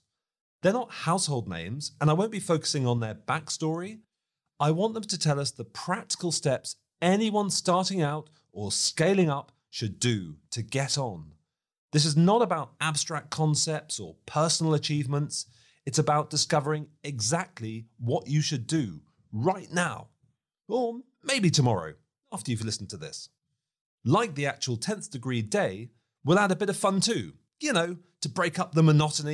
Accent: United Kingdom; Well, actually, being British, what I'm really asking is how the hell can I avoid screwing up?

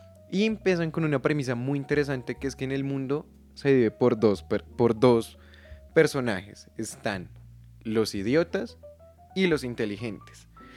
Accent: Colombia; Yo soy colombiano, soy estrato 3

